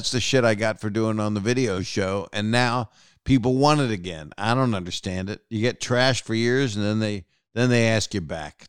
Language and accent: English; Philadelphia, Pennsylvania, United States; I'm from Philly originally, so I've driven the state a bunch of times.